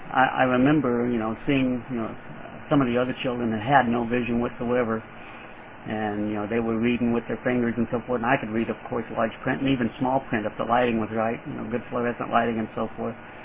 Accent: Iowa, United States; also born or lived in Florida; that's why I was born in Florida. He was in the, you know, at the Air Force, and he was stationed out of Eglin Air Force Base in Florida. But my mom and him both came from Iowa, so after he left the service, then they moved back to Iowa.

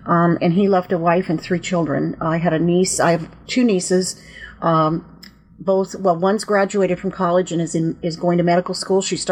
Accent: Los Gatos, California, United States; When I was just a couple of weeks old, we moved back to San Jose, which is about 50 miles south of San Francisco. And that's where I was raised, in a little town called Los Gatos that's between San Jose and the coast.

